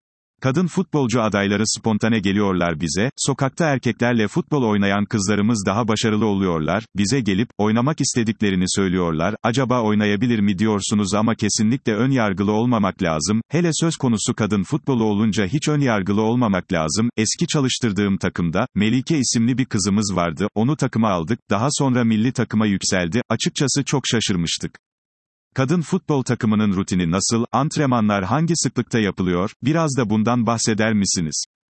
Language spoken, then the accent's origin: Turkish; Trabzon, Turkey; now in Bursa, Turkey; Trabzonluyum, yaklaşık 35 yıldır Bursa'da yaşıyorum